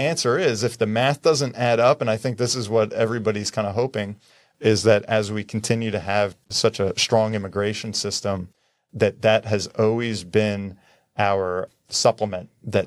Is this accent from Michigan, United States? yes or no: no; New Jersey, United States; you know, I'm from New Jersey. I've worked with some deans and presidents of colleges in our state.